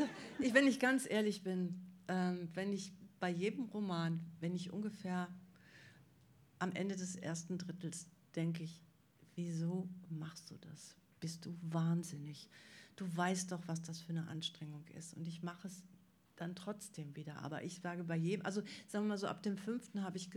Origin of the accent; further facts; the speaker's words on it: Schwelm, North Rhine-Westphalia, Germany; ich bin relativ früh aus Verzweiflung zum Lesen gekommen, weil das so öde war in der Stadt, aus der ich komme, also die Stadt auch von … die Stadt heißt Schwelm